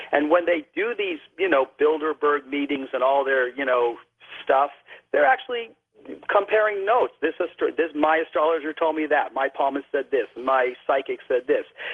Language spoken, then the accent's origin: English; New York, United States; I'm from New York. I'm completely the opposite.